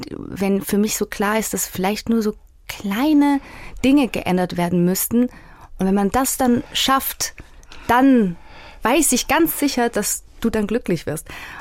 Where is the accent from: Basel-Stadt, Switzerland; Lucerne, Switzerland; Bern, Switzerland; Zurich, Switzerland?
Basel-Stadt, Switzerland; Basel; moved away as an adult; also born or lived in Vienna; Und dann bin ich mit 18 nach Wien